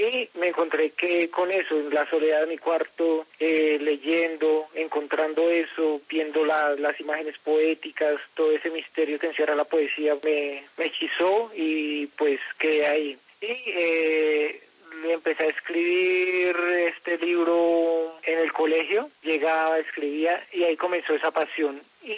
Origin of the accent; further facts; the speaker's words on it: Bogotá, Colombia; Bueno, pues yo soy un joven bogotano